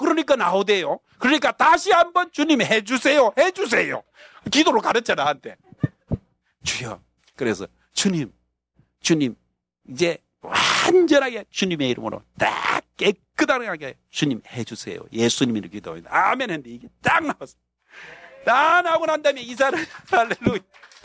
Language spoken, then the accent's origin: Korean; Haeju, South Hwanghae, North Korea; 저는 황해도 해주에서 태어나서